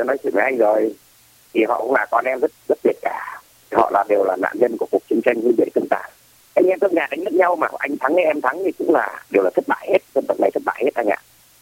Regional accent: Hanoi, Vietnam; now in Ho Chi Minh City, Vietnam; Tôi từ Hà Nội ra đây từ năm 90 ạ.

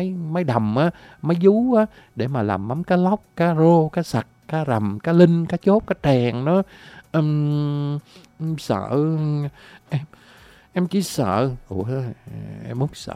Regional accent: Vietnam; Cà Mau quê em á hả, cá sặc rằng á là cái cá đồng bưng trắp

